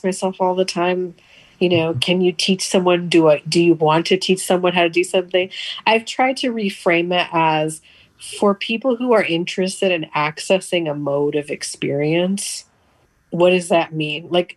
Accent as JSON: {"language": "English", "town": "Bronx", "region": "New York", "country": "United States", "tie": "born there", "said": "And so I was born in the Bronx in 1987."}